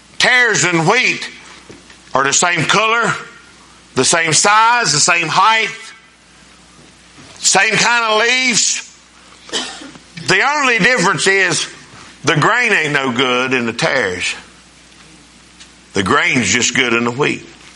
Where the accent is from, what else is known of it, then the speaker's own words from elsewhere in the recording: Winona, United States; I'm from Winona, and I got that figured out.